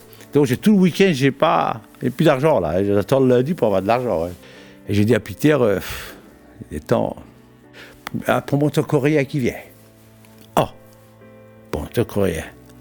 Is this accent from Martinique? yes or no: no; Italy; Moi, je suis italien, passeport italien à ce temps-là.